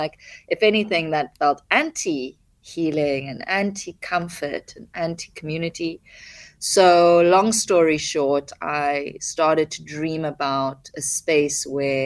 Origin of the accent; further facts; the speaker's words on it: Zimbabwe; born there; I was born in Zimbabwe. My dad's Zimbabwe and my mom's South African.